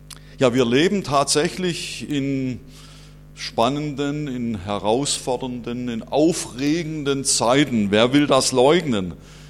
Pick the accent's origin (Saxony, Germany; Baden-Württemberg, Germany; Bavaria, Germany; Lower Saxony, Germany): Baden-Württemberg, Germany; Schorndorf; wir sind nicht eigentlich Hessen oder so, sondern wir kommen tatsächlich aus Schwaben ursprünglich, haben dort also unsere Heimat. Und ich kann mich gut erinnern, meine Eltern sind auch gläubig und in der Gemeinde dort in Schorndorf